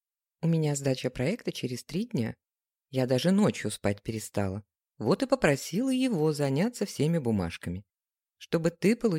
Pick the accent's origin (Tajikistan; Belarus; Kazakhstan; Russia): Belarus; Minsk; Сама я родом из Минска.